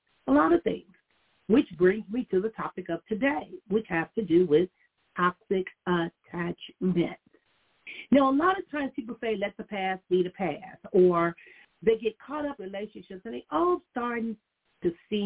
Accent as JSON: {"language": "English", "town": "Compton", "region": "California", "country": "United States", "tie": "born or raised there", "said": "I remember growing up in Compton and my next door neighbor."}